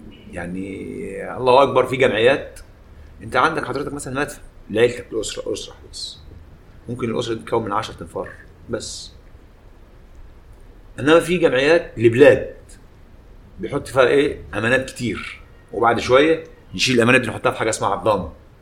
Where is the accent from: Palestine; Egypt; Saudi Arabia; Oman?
Egypt; Al Sharqia Governorate; born there; now in Cairo, Egypt; انا اتولدت في الشرقيه. وجيت لما جيت هنا القاهره في تربه مدينه نصر